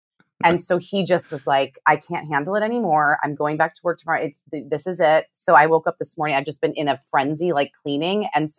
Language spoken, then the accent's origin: English; Honolulu, Hawaii, United States; born there; I was born in Hawaii. I was born in Honolulu, Hawaii.